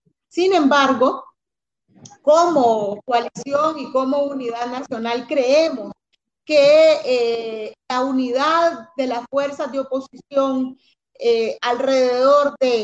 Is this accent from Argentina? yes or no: no; Nicaragua